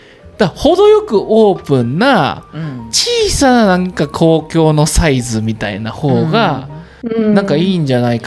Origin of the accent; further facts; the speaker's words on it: Osaka, Japan; そうで僕大阪出身じゃないですか、うん、だから近いはずなんですよ